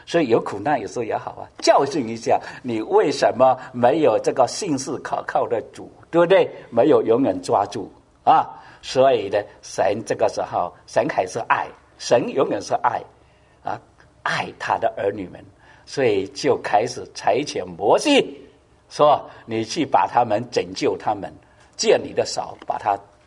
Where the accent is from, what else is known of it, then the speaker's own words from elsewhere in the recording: China; 就好像我们中国人呢、啊，以前呢、啊，都没有啊，连我的父母啊，都一样。